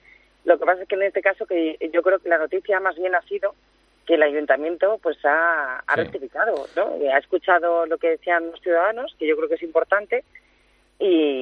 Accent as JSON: {"language": "Spanish", "town": "Madrid", "region": "Community of Madrid", "country": "Spain", "said": "yo me alegro como madrileña"}